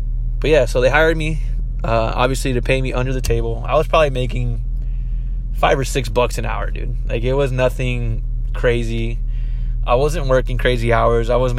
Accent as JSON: {"language": "English", "town": "Tucson", "region": "Arizona", "country": "United States", "tie": "born or raised there", "said": "Like, growing up in Tucson, which, by the way, they have the best chorizo out there."}